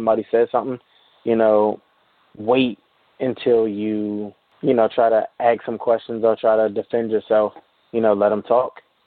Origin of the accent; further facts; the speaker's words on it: Maryland, United States; also born or lived in Washington, D.C.; Many cities in Maryland, D.C., that's pretty much where I've, resided this whole time. And I went to, five different elementary schools.